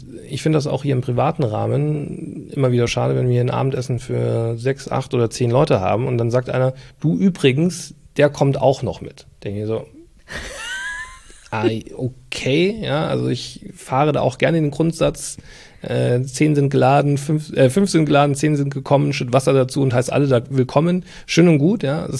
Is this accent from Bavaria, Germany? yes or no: yes; Regensburg, Bavaria, Germany; Ja, ich komme ja gebürtig aus Regensburg